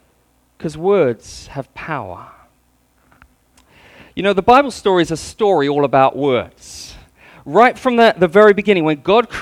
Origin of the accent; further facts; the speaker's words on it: Hong Kong Island, Hong Kong; When we're from Hong Kong Island, normally we say that whenever we go out, we're going out to the dark side.